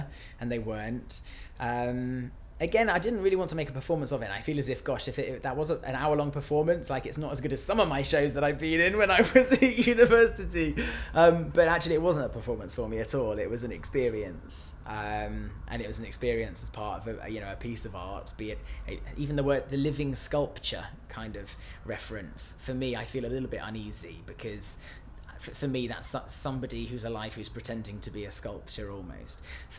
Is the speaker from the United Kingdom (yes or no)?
yes; South East England, United Kingdom; So I'm originally from the south coast of England. My two of my grandfathers were Welsh in origin.